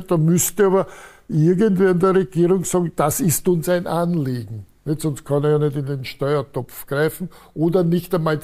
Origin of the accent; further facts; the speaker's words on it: Austria; wir als Österreicher sind nicht gut beraten. Also, da bin ich also eher ein Austro, darf man das überhaupt noch sagen, ein Austropatriot.